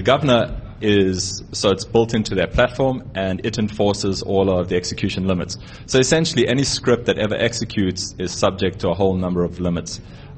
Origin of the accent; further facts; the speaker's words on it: South Africa; But what's awesome for us, we're South African, we're kind of cheap